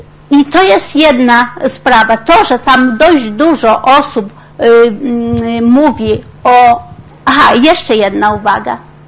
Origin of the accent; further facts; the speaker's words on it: Dubicze Cerkiewne, Podlaskie Voivodeship, Poland; also born or lived in Jagodniki; Urodziłam się w Jagodnikach, kiedy miałam 9 miesięcy. Po śmierci mojej matki zabrała mnie ciocia i wychowywałam się w Dubiczach Cerkiewnych, więc to na pewno są te tereny i rodzina prawosławna.